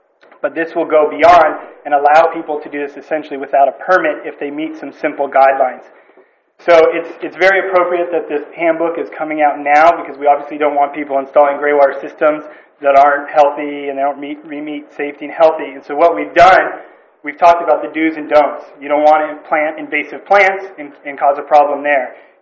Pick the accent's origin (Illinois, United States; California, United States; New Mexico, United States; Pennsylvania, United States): California, United States; Atascadero; from Atascadero, California, representing Slo Green Build here today.